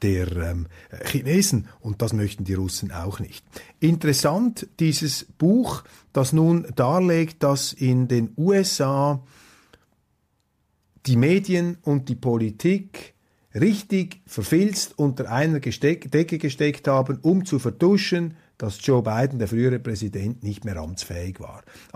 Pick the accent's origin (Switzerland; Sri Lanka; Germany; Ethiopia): Switzerland; Zum Glück sind wir Schweizer da draußen.